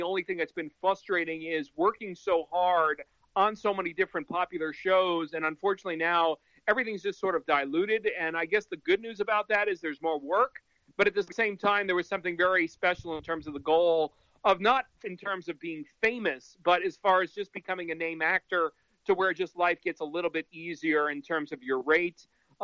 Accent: Ossining, New York, United States; I'm originally from New York. There was a small town about 45 minutes north of New York City called Ossining, New York.

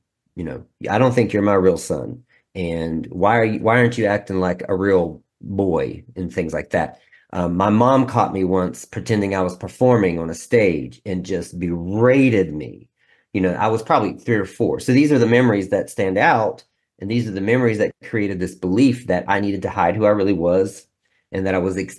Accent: West Virginia, United States; So I grew up in West Virginia, very backwoods.

